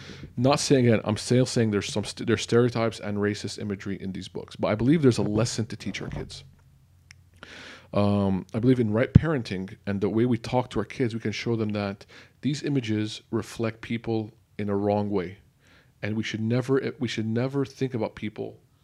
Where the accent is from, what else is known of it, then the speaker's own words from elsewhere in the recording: Lebanon; I'm Lebanese. I grew up in Lebanon. But I'm darker than the average Lebanese person.